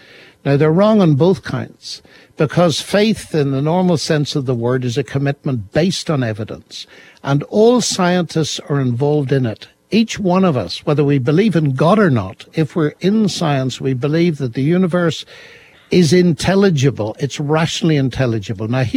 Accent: Northern Ireland, United Kingdom; I come from Northern Ireland, and that's an unusual place to come from because it has a reputation for sectarianism.

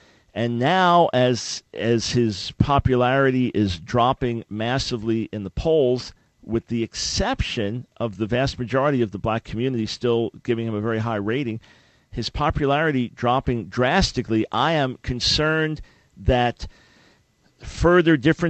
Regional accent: New York City, New York, United States; I am a white man who was born and raised in New York City, Long Island.

